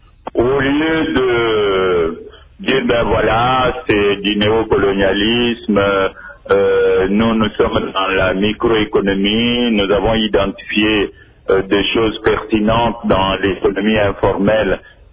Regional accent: DR Congo; nous sommes Congolais

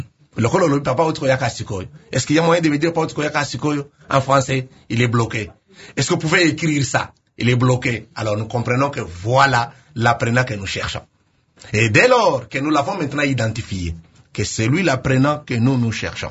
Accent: DR Congo; Alors, nous, en tant que Congolais, nous avons monté cette ASBL au niveau local.

